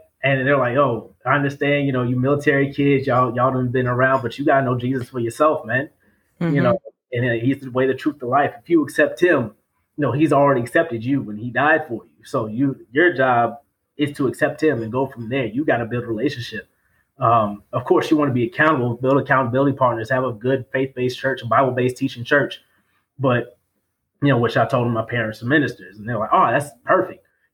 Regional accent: North Carolina, United States; born there; Because I was born in North Carolina, and we first went to a Kojic church, which was predominantly Black.

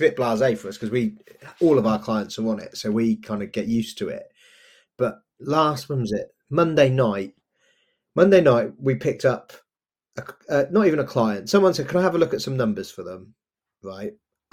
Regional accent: Oxford, South East England, United Kingdom; I'm an accountant from Oxford

